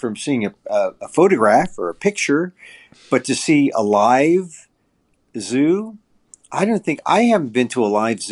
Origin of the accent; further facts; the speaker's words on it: Philippines; So that people can learn about my story about being Filipino.